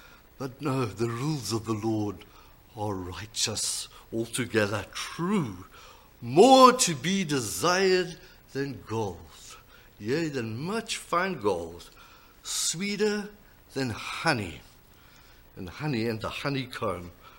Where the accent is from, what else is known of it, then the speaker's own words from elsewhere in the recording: South Africa; I'm from South Africa.